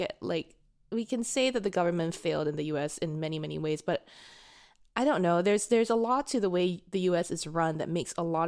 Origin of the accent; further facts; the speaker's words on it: Singapore; I'm Singaporean